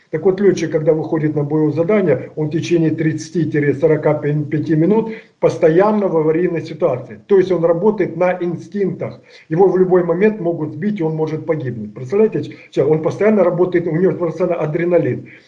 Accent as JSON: {"language": "Russian", "town": "Kharkiv", "region": "Kharkiv Oblast", "country": "Ukraine", "said": "я сам харьковчанин, у нас 6 военных училищ в Харькове было"}